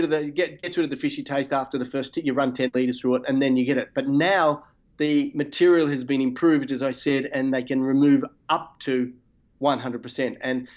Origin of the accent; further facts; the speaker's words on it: Perth, Western Australia, Australia; And I'm from Perth and you're from, you know, South Australia.